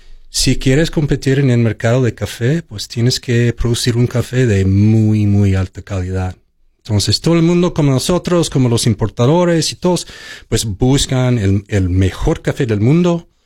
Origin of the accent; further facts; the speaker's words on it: Tucson, Arizona, United States; quise regresar aquí a Tucson, Arizona, de donde soy originario, de Arizona.